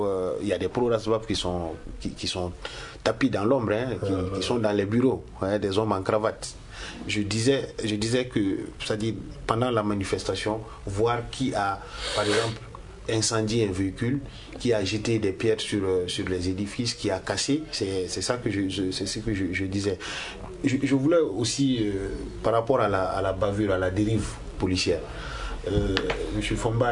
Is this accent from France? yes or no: no; Mali; Moi, en tant qu'homme de, en tant que Malien d'abord, moi je me suis mis devant eux